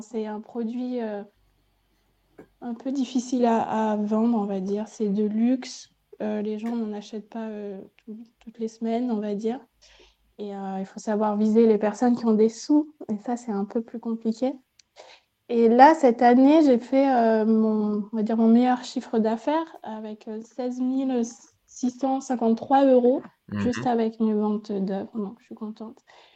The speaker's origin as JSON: {"language": "French", "region": "Auvergne-Rhône-Alpes", "country": "France", "lives_now": "Lyon, France", "said": "Non, je viens du Vercors."}